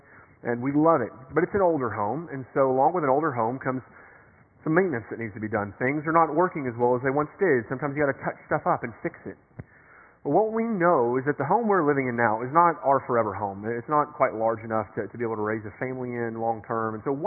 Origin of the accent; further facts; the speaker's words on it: Nashville, Tennessee, United States; And for the longest time, I mean, here in East Tennessee, I'm from Nashville.